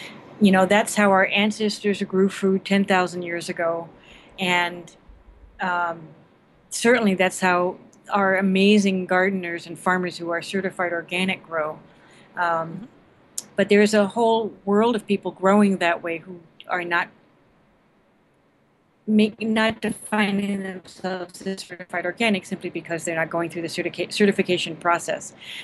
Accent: Puerto Rico; I grew up in Puerto Rico in the tropics

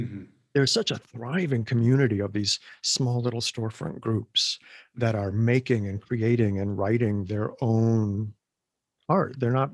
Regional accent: Milwaukee, Wisconsin, United States; I think of, again, growing up in Wisconsin and Milwaukee and the Rust Belt, and you don't expect to see all of that.

